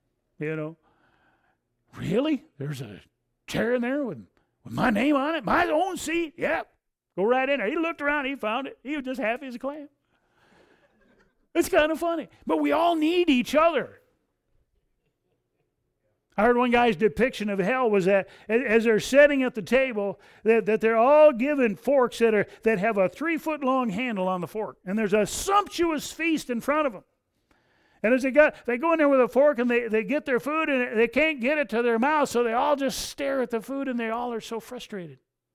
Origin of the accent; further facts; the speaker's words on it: Coldwater, Michigan, United States; We're not from here. We're from Coldwater down in the Michigan tropics, you know.